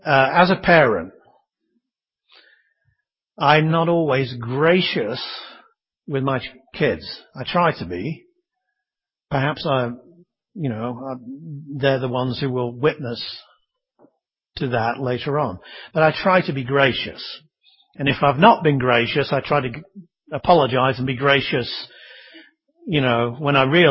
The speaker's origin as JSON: {"language": "English", "country": "United Kingdom", "said": "as a Brit, I don't show a great deal of affection all the time"}